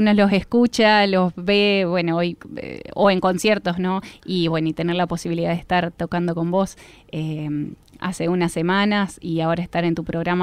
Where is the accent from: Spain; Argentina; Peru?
Argentina; Buenos Aires Province; Salía del colegio en mi pueblo, que queda a 40 kilómetros de 9 de Julio.